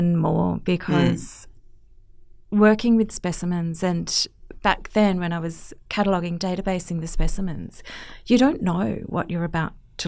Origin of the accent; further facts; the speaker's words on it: Victoria, Australia; I grew up in Gippsland, so I was based there